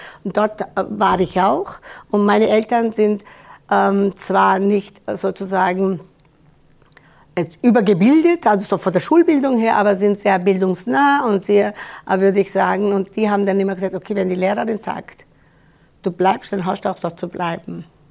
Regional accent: Schwarzach, Vorarlberg, Austria; dann sind wir mit dem Zug nach Vorarlberg und fort dort eben in meinem Heimatdorf Schwarzach sind wir auch dort dann gelandet.

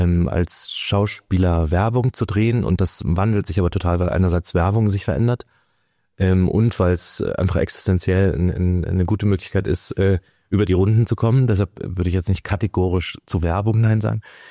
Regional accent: Görlitz, Saxony, Germany; also born or lived in East Berlin; in Görlitz groß geworden und in Ostberlin

